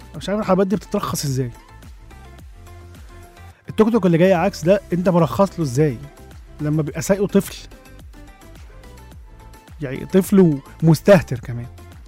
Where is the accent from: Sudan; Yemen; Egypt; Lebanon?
Egypt; لا احنا عندنا في مصر الحمد لله، يعني عندنا